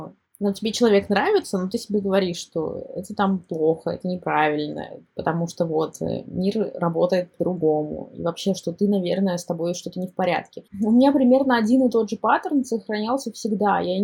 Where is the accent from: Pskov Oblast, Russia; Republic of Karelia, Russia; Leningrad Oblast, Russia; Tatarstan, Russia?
Tatarstan, Russia; Kazan; moved away; Я очень боялась своих родителей, поэтому до того, как я уехала из Казани